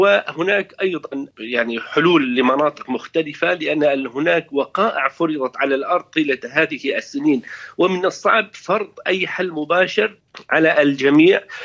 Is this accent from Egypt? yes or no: no; Syria; now in London, United Kingdom; لا يمكننا كسوريين إلا أن نفكر كسوريين